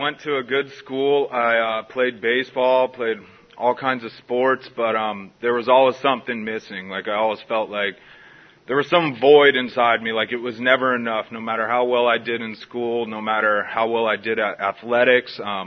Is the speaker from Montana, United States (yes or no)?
no; San Diego, California, United States; So I grew up here in San Diego, pretty normal family.